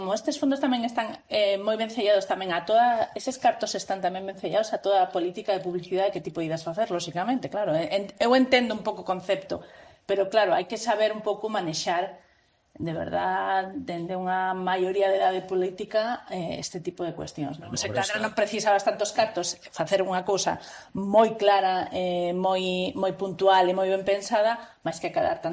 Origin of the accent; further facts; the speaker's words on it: Lugo, Galicia, Spain; esos que somos de Lugo de verdad, de toda a vida, de pura cepa